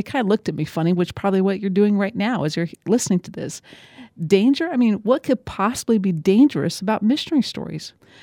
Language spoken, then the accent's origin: English; Ohio, United States; where I grew up in Northwest Ohio